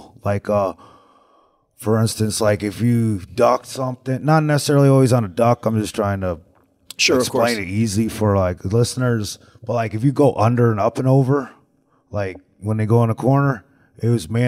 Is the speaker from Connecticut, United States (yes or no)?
yes; Connecticut, United States; now in Atlanta, United States; No, I'm originally from Connecticut.